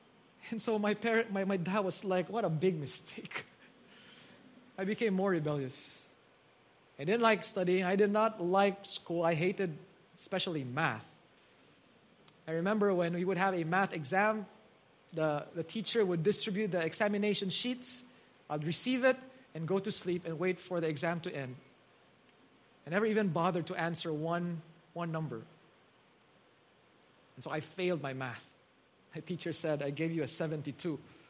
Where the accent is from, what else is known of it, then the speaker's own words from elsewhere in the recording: Manila, Metro Manila, Philippines; so we went back to Manila because we're originally from Manila